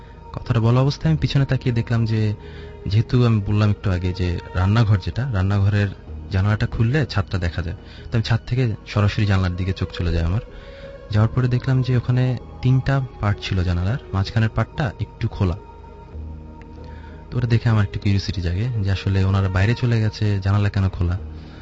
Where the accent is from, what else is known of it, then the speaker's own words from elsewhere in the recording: Dhaka, Dhaka Division, Bangladesh; আমি মগবাজার থেকে এসেছি